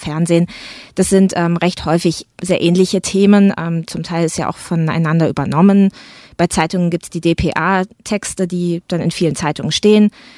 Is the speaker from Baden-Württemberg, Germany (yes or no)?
yes; Pforzheim, Baden-Württemberg, Germany; Ich komme aus Raum Pforzheim, dann hat sich das eben entsprechend angeboten.